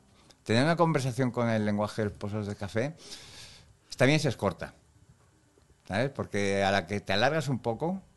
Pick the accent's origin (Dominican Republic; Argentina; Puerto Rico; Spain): Spain; pero como español, pues claro que me toca